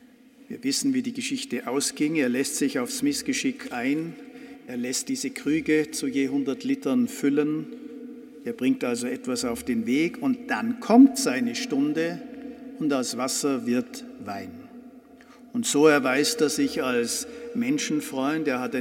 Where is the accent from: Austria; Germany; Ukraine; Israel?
Austria; das kann ich ja als Österreicher sagen